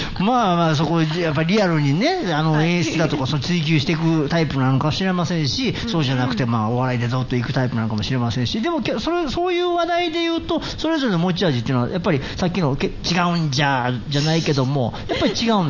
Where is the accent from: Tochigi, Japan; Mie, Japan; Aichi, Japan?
Mie, Japan; 僕らなんかも正直三重県の伊勢志摩っていうところの出身なんですけども